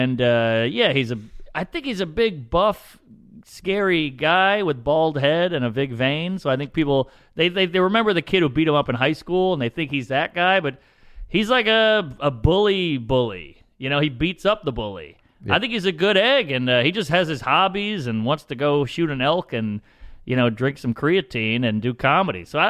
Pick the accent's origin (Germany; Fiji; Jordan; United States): United States; New Orleans, Louisiana; I grew up in New Orleans, right outside the French Quarter